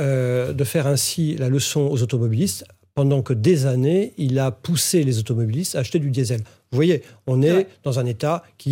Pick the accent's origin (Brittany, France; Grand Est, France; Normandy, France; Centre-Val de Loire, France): Centre-Val de Loire, France; Orléans; born there; moi, je suis né à Orléans